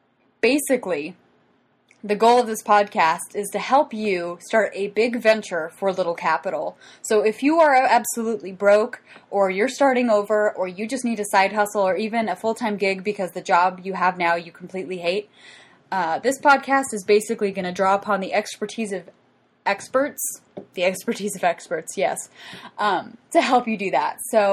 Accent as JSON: {"language": "English", "region": "West Coast", "country": "United States", "lives_now": "Chicago, United States", "said": "Now, I'm not from Chicago originally. That's where I live now. I actually am from the West Coast"}